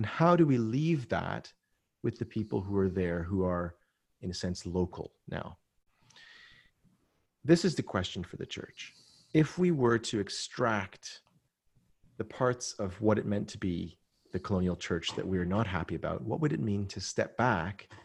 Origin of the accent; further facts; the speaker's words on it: Canada; I'm a Canadian, and I'll tell you about my family background if it's relevant.